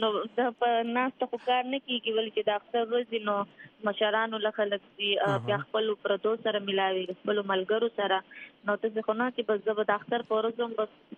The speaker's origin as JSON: {"language": "Pashto", "town": "Swat", "region": "Khyber Pakhtunkhwa", "country": "Pakistan", "said": "موږ د سوات"}